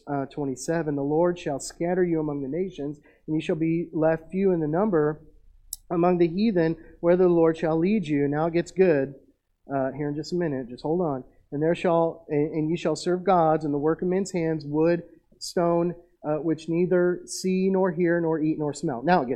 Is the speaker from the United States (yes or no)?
yes; United States; Americans, I think, get used to the idea of being American, and we forget how blessed we are.